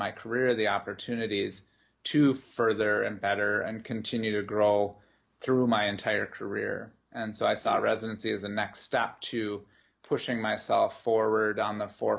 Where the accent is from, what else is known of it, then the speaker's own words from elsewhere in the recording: Glenwood, Minnesota, United States; I grew up in a small town in western Minnesota called Glenwood, so about 2 hours west, northwest of the Twin Cities in Minneapolis.